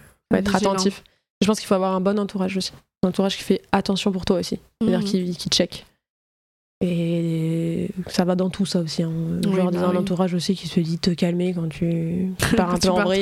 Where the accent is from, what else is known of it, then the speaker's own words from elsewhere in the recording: La Défense, Île-de-France, France; J'ai grandi à La Défense, donc, avec mes deux parents et mon frère.